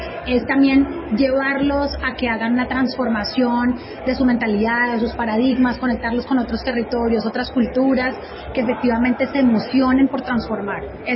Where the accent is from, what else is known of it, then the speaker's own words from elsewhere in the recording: Valle del Cauca, Colombia; por su capacidad de recibir a todo el mundo de forma amable como lo somos los vallecaucanos